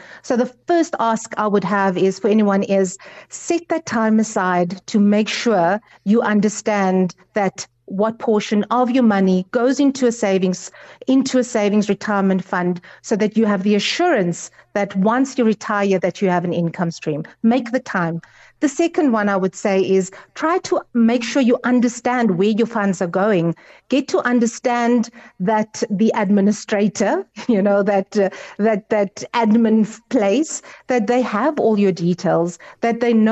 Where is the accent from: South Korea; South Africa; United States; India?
South Africa; Genadendal, Western Cape; now in Johannesburg, South Africa; I come from the Western Cape, small dorpie called Genadendal, and moved to Johannesburg about 12 years ago.